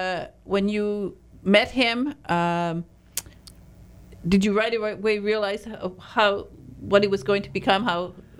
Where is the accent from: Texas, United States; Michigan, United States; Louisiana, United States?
Michigan, United States; Detroit; And having come from, been raised in Detroit, I'm actually from Northern Michigan, but I was raised in Detroit, of course, Motown.